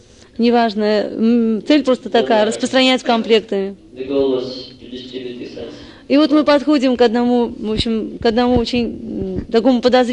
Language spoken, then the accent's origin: Russian; Armenia; Russian is a second language; now in Moscow, Russia; я из Москвы. Ну, вообще-то я из Армении, но сейчас... Сейчас я, в общем, живу и распространяю в Москве.